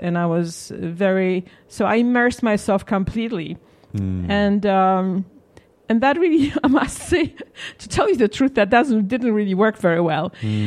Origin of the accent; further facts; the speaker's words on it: Poland; I grew up in Poland when it was still a communist country.